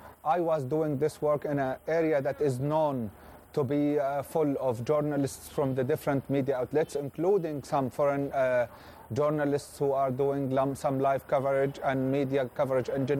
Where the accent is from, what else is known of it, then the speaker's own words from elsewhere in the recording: Khan Yunis, Gaza Strip, Palestine; I come from Khan Yunis city. I had to move to Gaza because of the very harsh security situation.